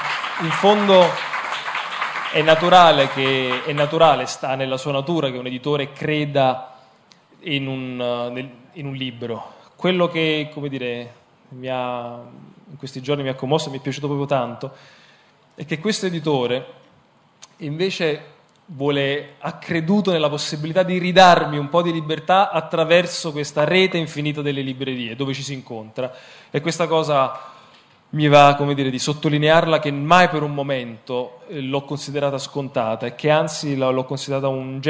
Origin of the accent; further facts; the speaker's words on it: Campania, Italy; per i non campani che sono qui, la mozzarella è buona quando ti lascia in bocca, almeno così si diceva dalle mie parti